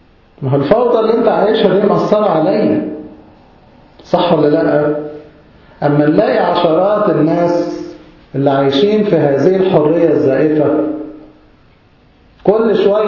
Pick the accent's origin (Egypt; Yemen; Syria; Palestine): Egypt; كلمة متأسف دي ما صعب إنها بتطلع من لساننا إحنا كمصريين